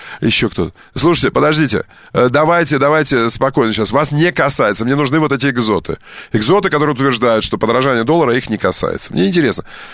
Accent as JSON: {"language": "Russian", "town": "Kerch", "region": "Crimea", "country": "Ukraine", "tie": "born there", "said": "вот я крымчанин, я родился в Керчи."}